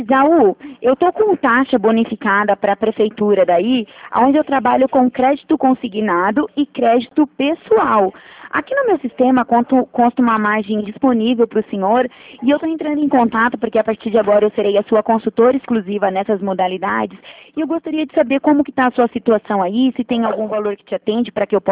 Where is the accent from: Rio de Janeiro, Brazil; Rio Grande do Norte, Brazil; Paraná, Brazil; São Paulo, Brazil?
Paraná, Brazil; Curitiba; eu sou daqui de Curitiba, né?